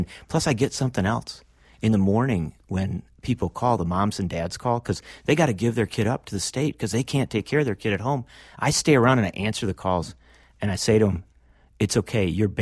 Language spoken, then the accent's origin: English; Union Grove, Wisconsin, United States; I went to my hometown of Union Grove, Wisconsin, down in southeastern part of the state